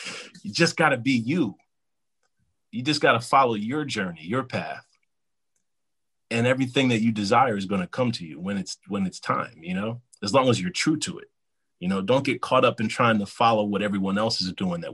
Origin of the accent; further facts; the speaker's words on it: Philadelphia, Pennsylvania, United States; He's from Milwaukee. I'm from Philly, so we connected and we made Philwaukee.